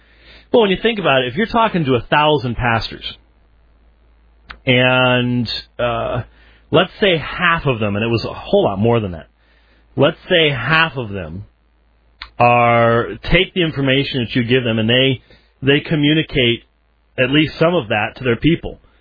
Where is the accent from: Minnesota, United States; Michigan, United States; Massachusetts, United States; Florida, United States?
Minnesota, United States; Robbinsdale; born there; I wasn't born in Minneapolis, I was born in Robbinsdale, but that's like Tempe is to Phoenix